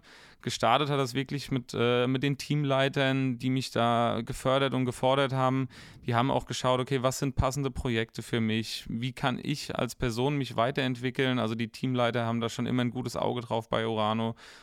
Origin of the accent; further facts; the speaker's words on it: Wallhausen, Rhineland-Palatinate, Germany; Ich persönlich komme ja auch hier direkt aus dem Kreuznacher Umland, aus Wallhausen. Und für mich war es wahnsinnig wichtig, dass ich hier auch in meiner Heimat bleiben kann.